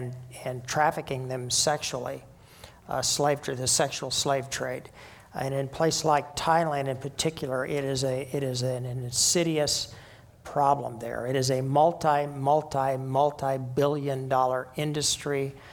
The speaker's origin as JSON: {"language": "English", "region": "Oklahoma", "country": "United States", "tie": "born or raised there", "said": "when I was a kid, I grew up in Oklahoma, and we grew up handling guns, hunting."}